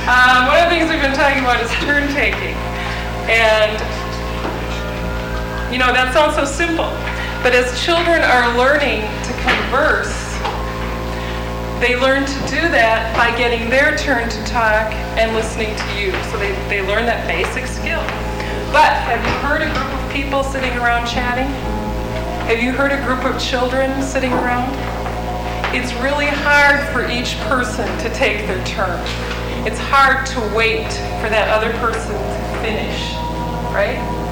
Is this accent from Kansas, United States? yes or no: no; Mankato, Minnesota, United States; I'm from Mankato, Minnesota.